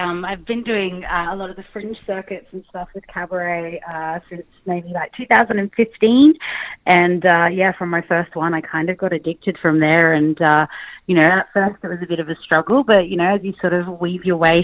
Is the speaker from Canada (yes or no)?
no; Brisbane, Queensland, Australia; because I'm from Brisbane